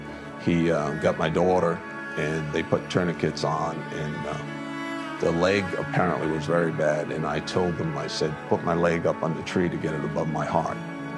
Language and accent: English; Providence, Rhode Island, United States; born there; I was born in Providence, Rhode Island.